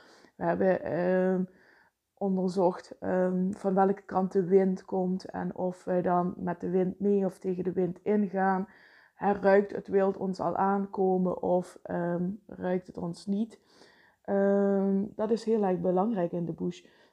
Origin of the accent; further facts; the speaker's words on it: Vijlen, Limburg, Netherlands; Ik ben opgegroeid in Veilen. En in Veilen ligt een prachtig groot bos, het Veilener Bos.